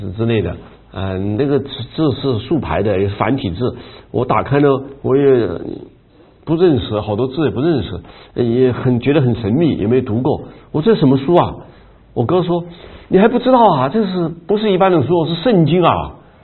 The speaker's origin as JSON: {"language": "Chinese", "town": "Guiyang", "region": "Guizhou", "country": "China", "tie": "born or raised there", "said": "从这个我们家乡在省城嘛，贵阳市，到郊区去种菜当菜农啊"}